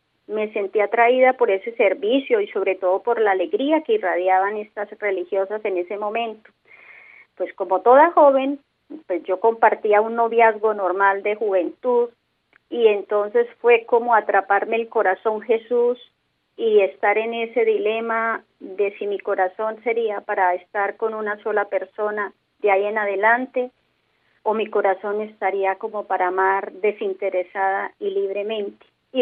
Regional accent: Güicán de la Sierra, Boyacá, Colombia; Antes ya llevo muchos años aquí en el Quindío. Yo soy oriunda de un pueblito al nororiente de Boyacá, de Huicán de la Sierra, la provincia de Gutiérrez. He estado pues en muchos lugares de Colombia y fuera de él

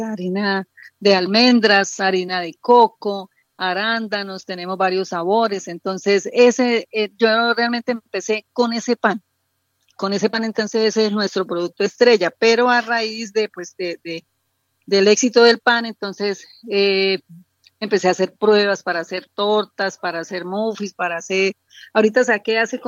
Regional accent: Aratoca, Santander, Colombia; Nosotros venimos de Aratoca, que es una tradición de panes

